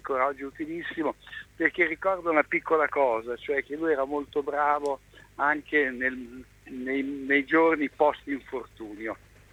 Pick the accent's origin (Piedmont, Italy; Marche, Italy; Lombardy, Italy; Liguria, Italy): Marche, Italy; Ancona; io sono di Ancona.